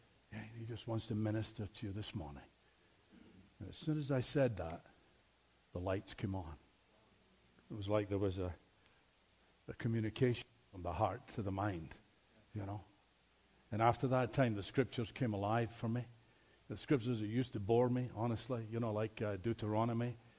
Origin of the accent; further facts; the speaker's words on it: Glasgow, Scotland, United Kingdom; born there; I was born in Glasgow, Scotland, Catholic family.